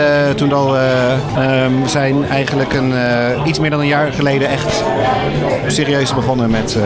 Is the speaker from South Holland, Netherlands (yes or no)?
yes; Rotterdam, South Holland, Netherlands; Wij komen allemaal uit Rotterdam.